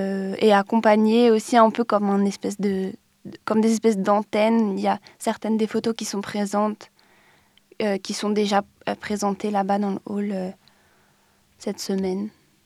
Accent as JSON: {"language": "French", "country": "France", "said": "si je me situe, je suis française et je ne connais pas tant"}